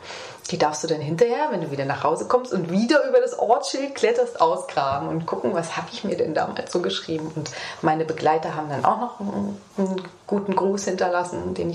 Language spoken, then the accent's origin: German; Mönchengladbach, North Rhine-Westphalia, Germany; ich bin in Mönchengladbach geboren und aufgewachsen, habe dort gelebt, bevor ich auf Wanderschaft gegangen bin. Das heißt, das war meine Heimat